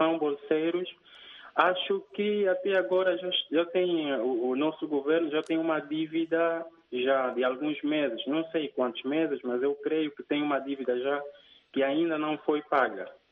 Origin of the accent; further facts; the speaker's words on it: Angola; eu sou angolano.